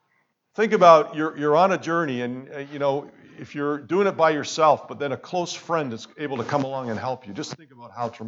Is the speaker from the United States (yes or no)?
no; Hamilton, Ontario, Canada; We're from Hamilton.